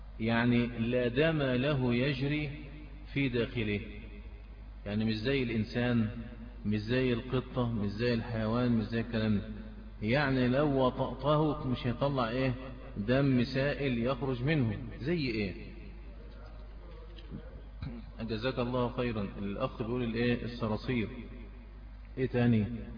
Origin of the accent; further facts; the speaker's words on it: Egypt; كلنا المفروض كمصريين نعرفه